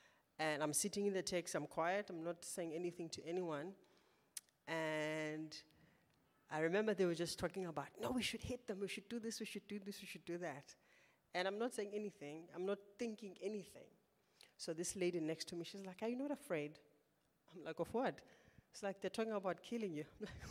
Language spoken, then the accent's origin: English; South Africa; I'm South African. How can you not know I'm South African? How can you not know I'm Xhosa?